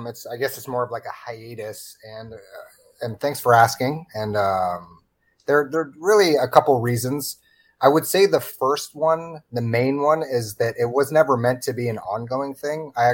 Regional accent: Seattle, Washington, United States; born or raised there

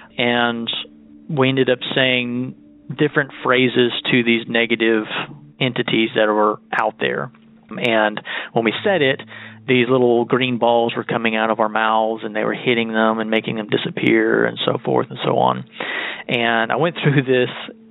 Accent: Texas, United States; I'm from Texas.

